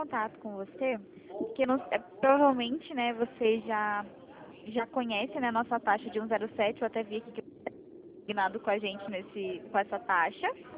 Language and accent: Portuguese; Curitiba, Paraná, Brazil; Isso, eu sou aqui de Curitiba, sou do Sítio Cercado.